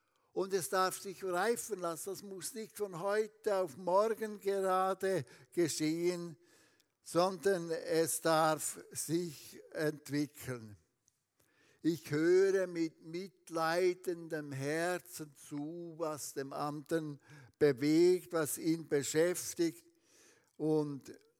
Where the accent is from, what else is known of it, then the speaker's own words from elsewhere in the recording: Switzerland; dass wir als Schweizer uns so für sie Zeit nehmen